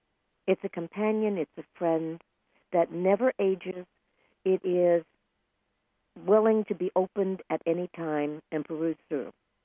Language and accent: English; California, United States; took me into a world that, being a Californian, who knew about blizzards? I didn't.